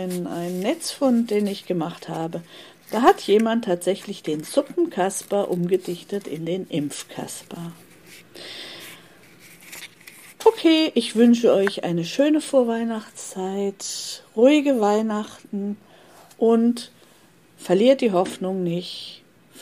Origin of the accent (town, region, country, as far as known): Heidelberg, Baden-Württemberg, Germany; born or raised there